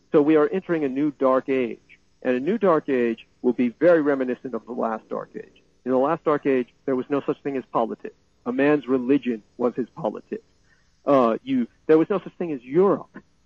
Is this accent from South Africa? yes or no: no; Taiwan; born there; English is a second language; I was born in the Nationalist Republic of China as reestablished on the island of Taiwan. English is a second language for me.